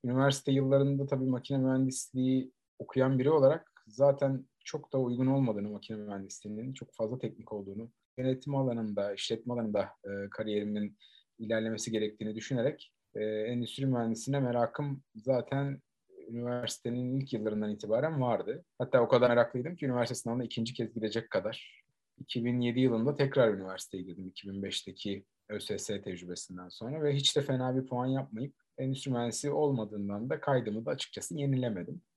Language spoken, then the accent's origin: Turkish; Eskişehir, Turkey; born there; 1987 Eskişehir doğumluyum.